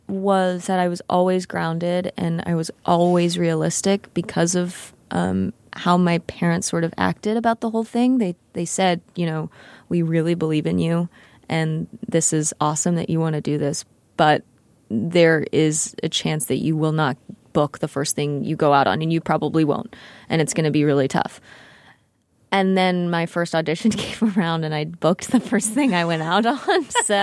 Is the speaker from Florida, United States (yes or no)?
no; Texas, United States; I grew up in Texas, and I started doing acting classes when I was 9 after begging my parents.